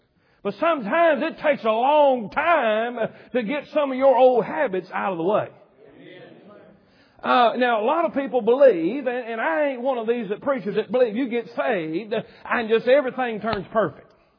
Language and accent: English; United States; I'm an American 100%. I was born and raised here and glad to be so.